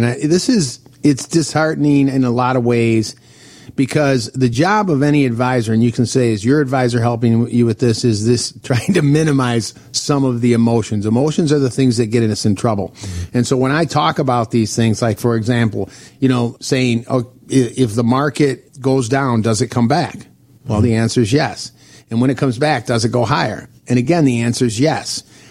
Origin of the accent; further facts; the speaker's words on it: Detroit, Michigan, United States; I'm originally from Detroit, so don't get mad. I'm a Lions fan.